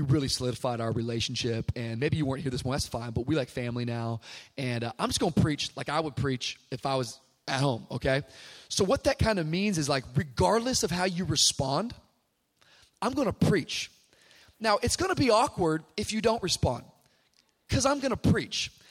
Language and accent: English; Miami, Florida, United States; But I come from Miami, Florida, as maybe you heard this morning if you were here this morning.